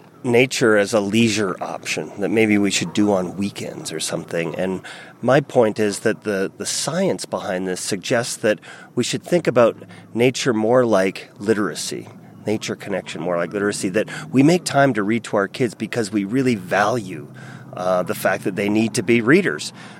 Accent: Vancouver, British Columbia, Canada; Yeah, in Vancouver, BC.

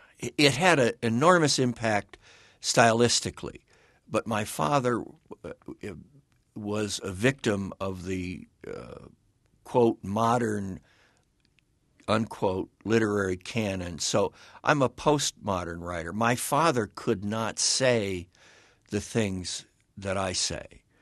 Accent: Malibu, California, United States; I grew up in Malibu, but Malibu wasn't Malibu. And when I grew up there, it was, a beach town.

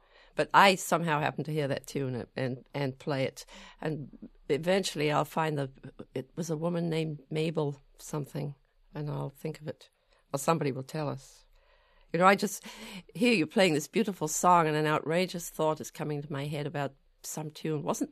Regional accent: United Kingdom; And I'm still British. Still British.

